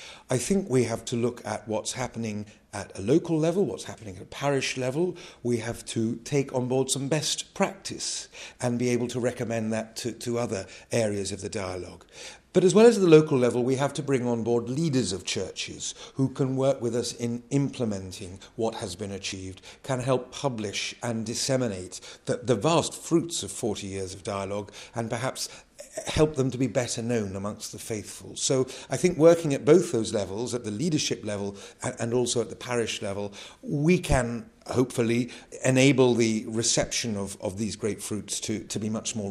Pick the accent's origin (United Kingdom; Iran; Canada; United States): United Kingdom; England; And so, as an Englishman, I've been able to understand Anglicanism not just as it occurs in the Church of England, but throughout the world.